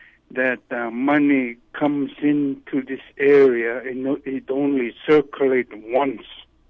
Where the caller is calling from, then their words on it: Alaska, United States; I'm calling from Nafasket.